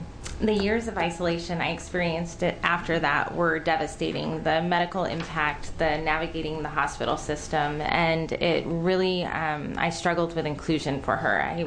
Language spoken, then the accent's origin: English; Portland, Oregon, United States; I am here from Portland, Oregon.